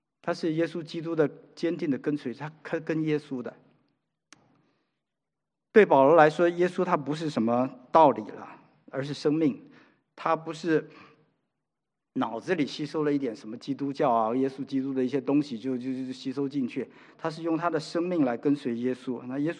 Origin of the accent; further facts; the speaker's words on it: China; 你看我们中国人吧